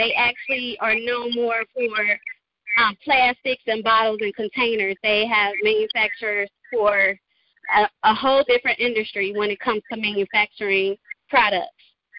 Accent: Cincinnati, Ohio, United States; I'm from Cincinnati, Ohio

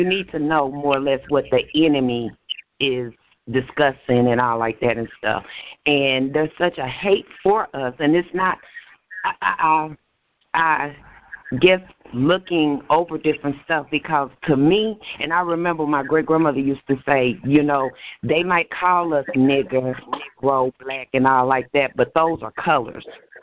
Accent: United States; born there; I was born right here in America, in the good old USA.

